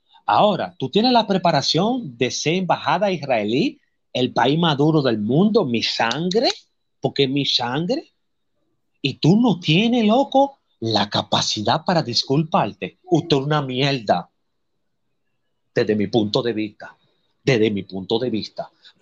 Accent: Dominican Republic; yo soy un animal y soy dominicano

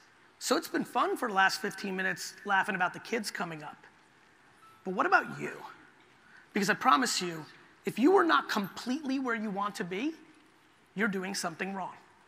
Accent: New Jersey, United States; And I grew up in Jersey in the 80s, got into fights and got punched in the mouth.

